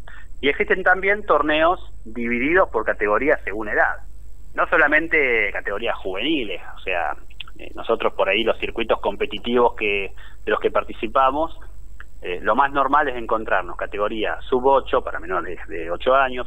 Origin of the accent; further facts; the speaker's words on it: General Rodríguez, Buenos Aires Province, Argentina; now in Jáuregui, Argentina; yo soy de Rodríguez de toda la vida. De hecho, nunca, hace un tiempito estoy viviendo en Jáuregui, la localidad de Jáuregui, que es partido de Luján, pero nunca hice el cambio de domicilio. Mi documento sigue diciendo General Rodríguez como desde siempre.